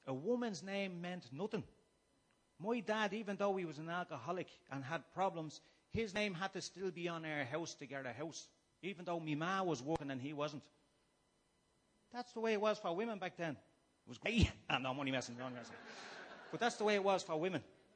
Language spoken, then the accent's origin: English; Dublin, Leinster, Ireland; I grew up in Finglas, like I say.